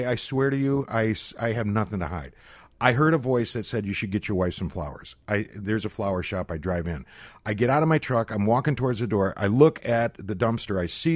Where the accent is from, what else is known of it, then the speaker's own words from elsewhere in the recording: Michigan, United States; Everything from I grew up in just outside Detroit